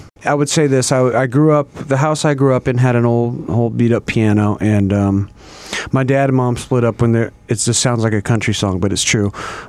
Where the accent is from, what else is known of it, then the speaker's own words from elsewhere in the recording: Sacramento, California, United States; I'm from Sacramento.